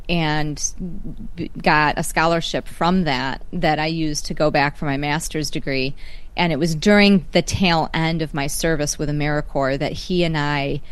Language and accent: English; New York, United States; now in Buffalo, United States; Well, I grew up in Central New York. I moved to Buffalo, New York for my late husband.